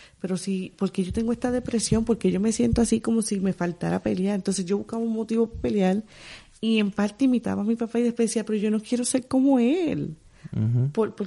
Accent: Salinas, Puerto Rico; yo también soy de Salinas, yo soy de La Plena.

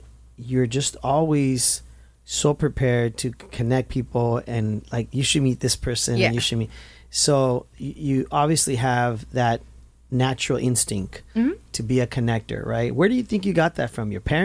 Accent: Mexico; accent: Mexican; I don't know if it's my Mexican accent. It just doesn't pick it up.

